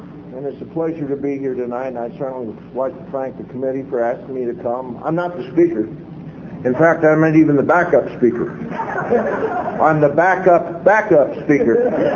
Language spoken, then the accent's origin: English; California, United States; And he was from the South, and I'm from California.